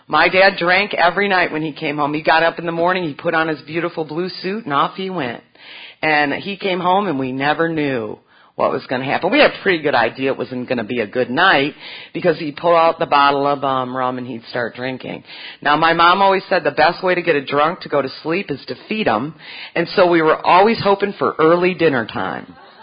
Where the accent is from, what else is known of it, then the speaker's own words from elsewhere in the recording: Michigan, United States; But anyways, I was raised in Michigan, and I am the middle child, so I also have middle child problems.